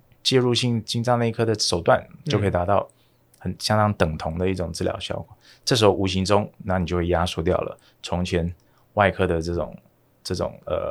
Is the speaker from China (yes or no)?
no; Taiwan; 我们台湾人呢他们是越洋要飞到日本